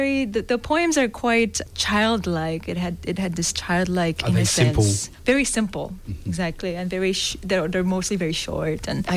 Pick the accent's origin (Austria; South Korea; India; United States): South Korea; first language Korean; English is a second language; But yeah, I sing sometimes in Korean, and I really enjoy that. Of course, it's because it's my mother tongue, I feel really comfortable